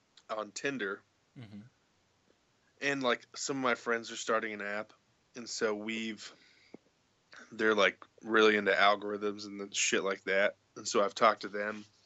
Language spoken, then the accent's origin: English; Indiana, United States; And they're like, where are you from? And you're like, Indiana.